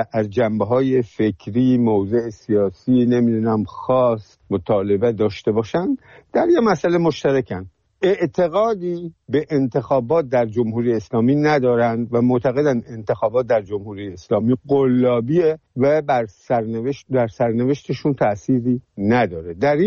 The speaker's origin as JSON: {"language": "Persian", "country": "Iran", "said": "ما ایرانی هستیم"}